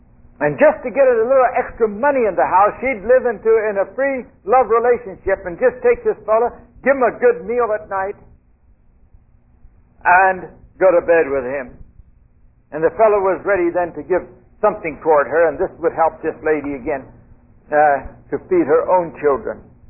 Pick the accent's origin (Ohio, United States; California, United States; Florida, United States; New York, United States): California, United States; also born or lived in Minnesota; I was born in Minnesota, grew up in California